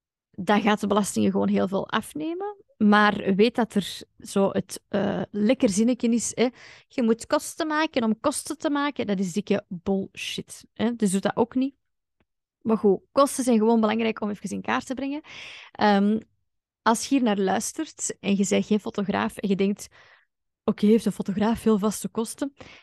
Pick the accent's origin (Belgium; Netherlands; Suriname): Belgium; laten we gewoon als community of als Belg eens een beetje minder onbenozel doen over dat geld.